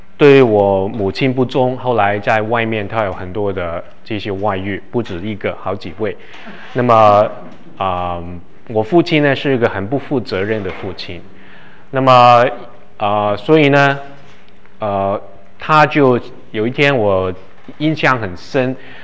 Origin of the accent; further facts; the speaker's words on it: Hong Kong; now in Canada; 我是 Made in Hong Kong， 我在香港出生长大，1978年我从香港移民到加拿大，